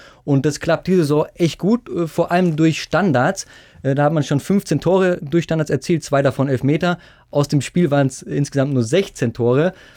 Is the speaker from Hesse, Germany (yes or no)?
no; Regensburg, Bavaria, Germany; aus meiner Heimatstadt kommt er zumindest, der Jan Regensburg